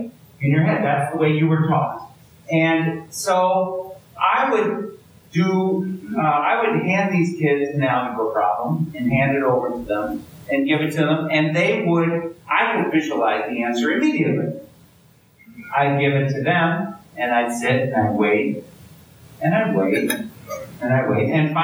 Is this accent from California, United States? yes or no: no; Wisconsin, United States; accent: Milwaukee; I grew up, that's where the strange Milwaukee accent is that I have, is Wisconsin.